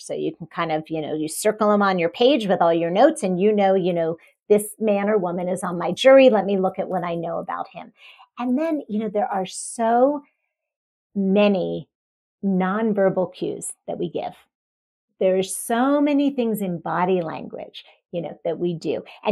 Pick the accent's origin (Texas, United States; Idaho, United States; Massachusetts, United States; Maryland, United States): Maryland, United States; I grew up in Maryland. So I had a little bit of a different experience, although still East Coast.